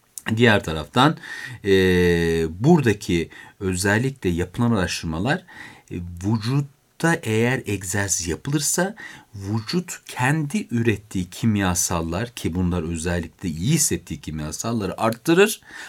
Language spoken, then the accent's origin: Turkish; Beypazarı, Ankara, Turkey; Ben Ankara Beypazarlıyım.